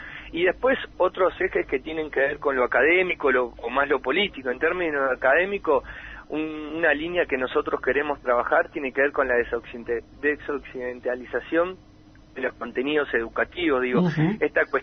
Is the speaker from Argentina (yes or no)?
yes; Argentina; también tenemos un historial muy importante como pueblo argentino